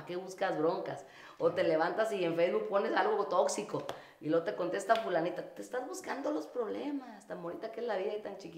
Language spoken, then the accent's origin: Spanish; Monterrey, Nuevo León, Mexico; Soy una regia aquí, así la regia, y así somos todas las regias